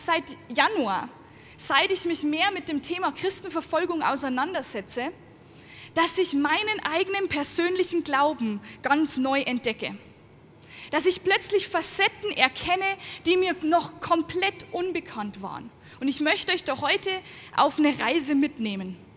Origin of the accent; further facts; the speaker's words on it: Bavaria, Germany; das verrät euch auch ein Stück weit, wo ich herkomme, ja? Aus dem Bayerischen Wald.